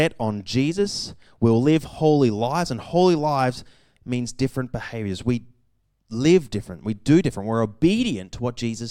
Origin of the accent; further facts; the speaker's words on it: Australia; born there; accent: Canadian; also born or lived in Canada; Spent some time in Canada when I was young. I was born in Australia. Spending time in Canada, picked up an accent. The only one in my family who did, kept it. And so in Australia, I sound different.